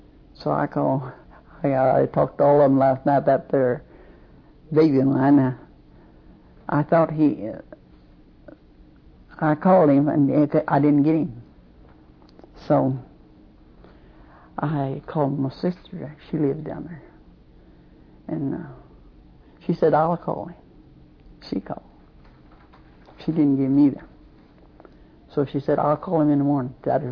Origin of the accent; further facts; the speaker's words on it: Oklahoma, United States; born there; now in California, United States; I don't mind being called Okie. I'm proud of how it was. I was born in Oklahoma.